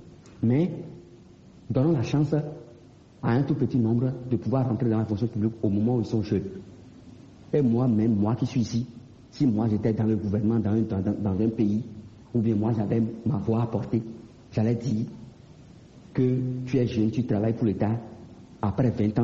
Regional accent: Benin; now in Niger; Je commence par le Bénin puisque je suis béninois résident au Niger.

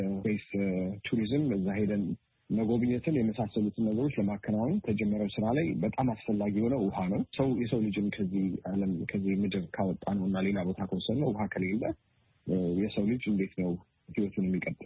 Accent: Addis Ababa, Ethiopia; አዲስ አበባ ነው ተወልጄ ያደኩት። ተማርኩትም እንዲሁም የመጀመሪያ ደረጃ ትምህርት ቤቴን መካነ ኢየሱስ የሚባል የክርስቲያን ትምህርት ቤት እንዲሁም ሁለተኛ ደረጃ ትምህርቴን ፐብሊክ ትምህርት ቤት ሚኒሊክ የሚባል ትምህርት ቤት ነው የተማርኩት።

